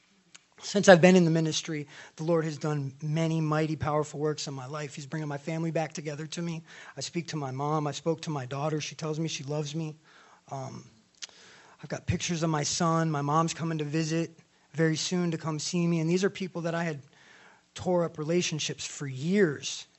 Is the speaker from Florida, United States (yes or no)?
yes; Hudson, Florida, United States; I'm 41 years old. I've been in the ministry for just over 3 months. I'm from Hudson, Florida, Port Richey, Florida